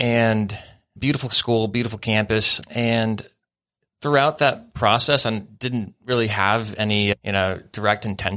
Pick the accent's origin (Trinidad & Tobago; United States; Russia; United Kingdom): United States; Raleigh, North Carolina; also born or lived in Ohio / Florida; I'm originally from Raleigh.